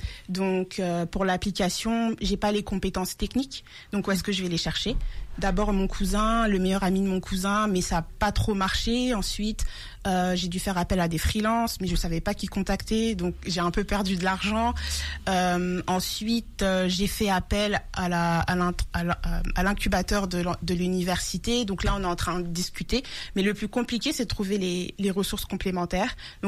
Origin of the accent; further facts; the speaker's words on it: France; je suis née en France. Donc je dis que je suis franco-béninoise parce que mon père il vit au Bénin, donc une fois par an je vais voir mon père, mais c'est vrai que j'ai grandi en France, donc j'ai plutôt la mentalité française